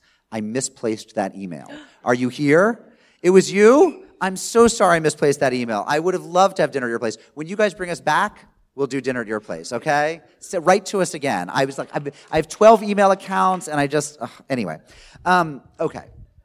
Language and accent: English; United States; Since I grew up in America, where Jews, like Irish Americans and Southern and Eastern European Christians, had largely passed through the barrier into the social construct that is whiteness